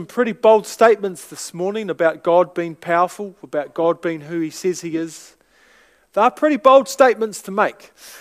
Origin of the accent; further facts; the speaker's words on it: Palmerston North, Manawatū-Whanganui, New Zealand; born there; also born or lived in Feilding / South Island; I was born in Palmerston North, right? Started going to church at Ashurst Anglican Church over there, and then shifted to Fielding, and then down to South Island.